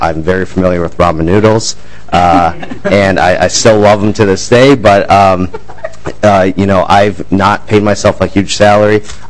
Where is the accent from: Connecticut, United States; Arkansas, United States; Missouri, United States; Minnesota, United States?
Minnesota, United States; Blaine; First and foremost, I grew up in Blaine, Minnesota.